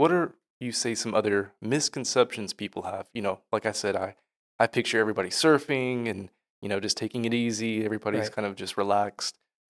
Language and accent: English; United States; I'm American, but I haven't been